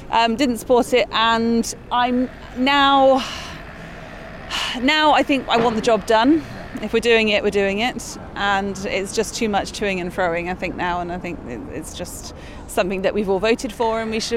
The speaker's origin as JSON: {"language": "English", "town": "Bristol", "region": "South West England", "country": "United Kingdom", "lives_now": "Taunton, United Kingdom", "said": "No, I'm from Bristol."}